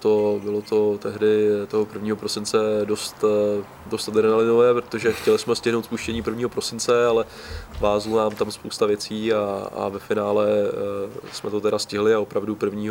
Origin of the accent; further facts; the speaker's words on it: Slovakia; já jsem národností Slovák, konec konců občas to prosákne na tom profilu, protože já tak nějak z principu se Slováky komunikuju prostě slovensky